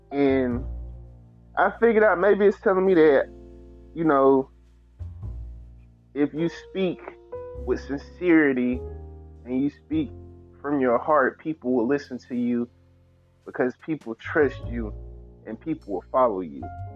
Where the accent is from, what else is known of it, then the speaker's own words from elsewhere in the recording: Talladega, Alabama, United States; Because me personally, I'm from Talladega, man. Talladega, Alabama, born and raised. I'm from the country part of it.